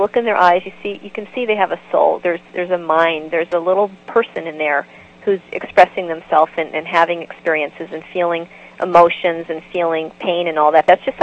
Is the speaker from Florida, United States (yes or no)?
no; San Diego, California, United States; also born or lived in Los Angeles; Sure. Well, I grew up in San Diego.